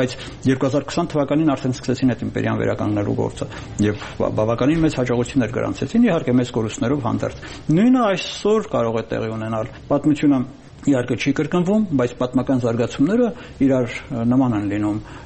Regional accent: Armenia; մենակ այն պատճառով, որ մենք հայ ենք, այդպիսի բան չկա, կամ մենք Հայաստան ենք, կամ հայաստանցի ենք

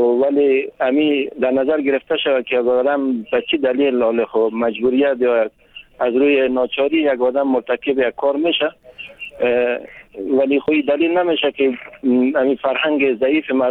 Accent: Bamyan, Afghanistan; now in Kabul, Afghanistan; من از یک از بامیان هستم، خانه من در کابل هست.

